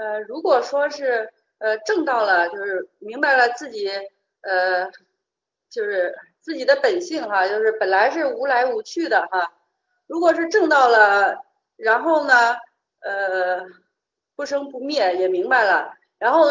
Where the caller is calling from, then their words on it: Zhengzhou, Henan, China; 我是郑州的